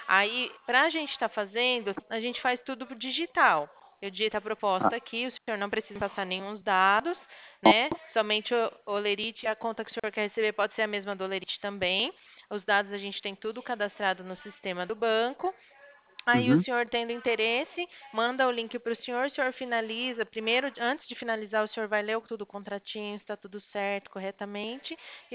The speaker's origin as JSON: {"language": "Portuguese", "region": "São Paulo", "country": "Brazil", "said": "É, eu sou do interior de São Paulo."}